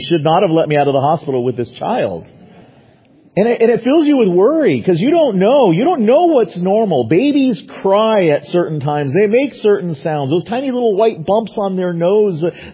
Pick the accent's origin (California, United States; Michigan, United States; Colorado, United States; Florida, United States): California, United States; The more Bible churches that we have in California, the more hope I have for my home state.